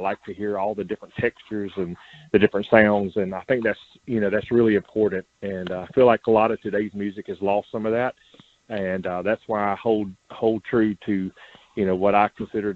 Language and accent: English; Georgia, United States; I grew up down in Georgia, farm country, and, you know, peanuts, cotton and corn, soybeans, horses and cows.